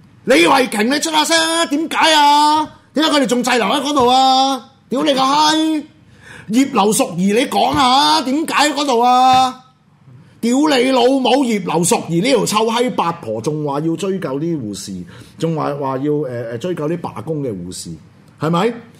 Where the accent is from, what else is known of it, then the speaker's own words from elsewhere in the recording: Hong Kong; 而家我哋香港人嘅社区爆发紧